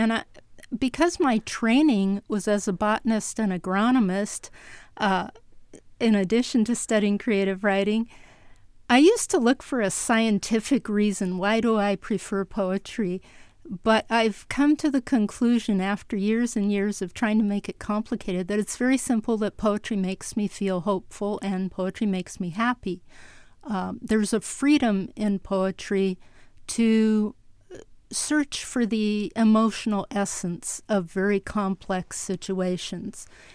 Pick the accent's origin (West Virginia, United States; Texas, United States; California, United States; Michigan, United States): California, United States; Los Angeles; Well, I grew up in the neighborhood where it happened. I grew up in Northeast Los Angeles, not far from the armory